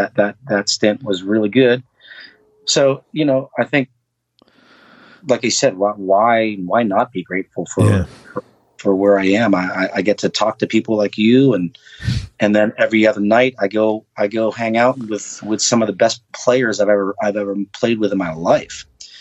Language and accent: English; Pittsburgh, Pennsylvania, United States; now in Los Angeles, United States; I go outside and it's sunshine every day, especially I grew up in Pittsburgh.